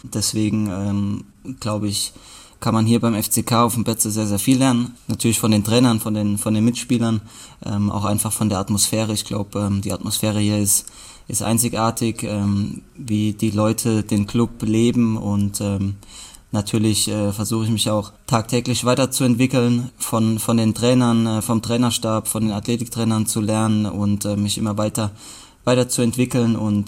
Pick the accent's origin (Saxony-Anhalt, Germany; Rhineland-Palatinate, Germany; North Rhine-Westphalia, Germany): Rhineland-Palatinate, Germany; für mich ist es sehr schön, wieder hier zu sein in der Palz, in meiner Heimat.